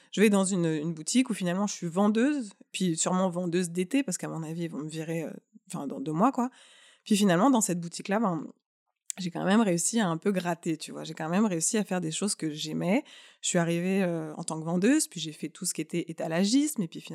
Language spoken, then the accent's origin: French; France; moved away as an adult; now in Montreal, Canada; je viens d'avoir mon diplôme, je viens de France